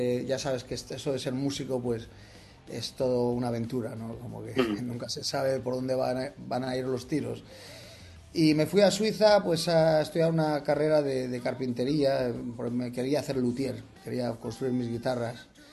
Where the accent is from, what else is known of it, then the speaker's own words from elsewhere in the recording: Barcelona, Catalonia, Spain; also born or lived in France; En Barcelona, bueno, viví muchos años, ¿no? Crecí bastante en Barcelona, aparte de que vine de Francia justo antes.